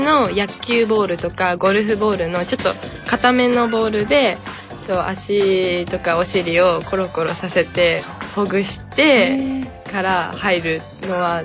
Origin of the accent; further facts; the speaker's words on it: Gifu, Japan; 私も岐阜出身で岐阜で今まで育ってきた